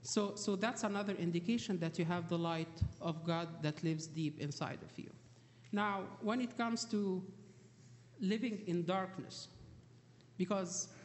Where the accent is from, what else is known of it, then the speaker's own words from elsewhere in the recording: Alexandria, Alexandria Governorate, Egypt; When I grew up in Egypt, in Alexandria, we were used to see the power outage happening a lot, actually.